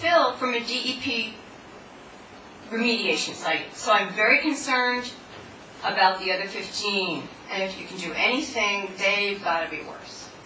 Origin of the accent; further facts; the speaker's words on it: Ledgewood, New Jersey, United States; You remember me. I'm from Ledgewood, and I have Drake's Brook in my backyard.